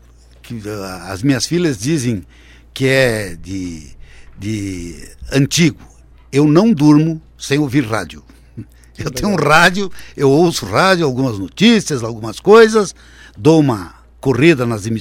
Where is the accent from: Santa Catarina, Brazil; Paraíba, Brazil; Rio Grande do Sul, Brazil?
Rio Grande do Sul, Brazil; Santa Rosa; Eu sou do Rio Grande do Sul, da cidade de Santa Rosa.